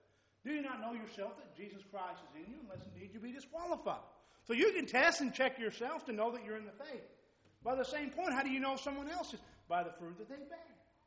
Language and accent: English; Pampa, Texas, United States; I grew up in Pampa, Texas. If you've never been there, you probably never will. There's not a whole lot of reason to go there. Small little town in the Panhandle.